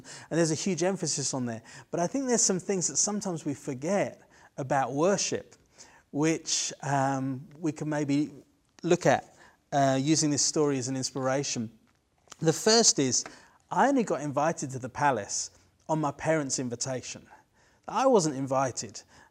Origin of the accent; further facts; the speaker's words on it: England, United Kingdom; And like for myself being English, there's things that I think just because that's where I was born.